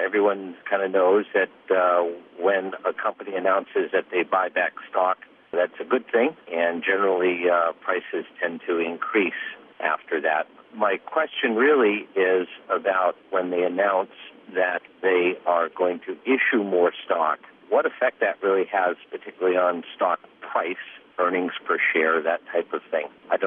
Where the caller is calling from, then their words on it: Boston, Massachusetts, United States; I'm calling from Boston, and I listen to your podcast daily.